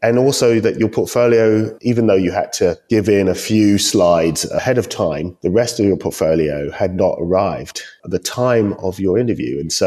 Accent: London, United Kingdom; now in New York, United States; Born and bred in Wandsworth, London.

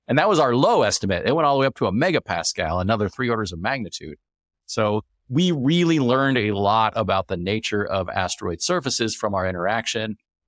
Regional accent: Phoenix, Arizona, United States; because I grew up in the Boys and Girls Club in Phoenix. It was a really important place for me.

